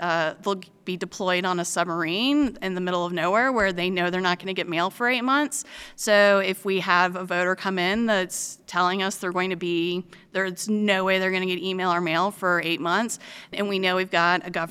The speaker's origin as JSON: {"language": "English", "town": "Houston", "region": "Texas", "country": "United States", "said": "So, I'm from Houston, Texas, and they have elections every other day, it feels like, down there."}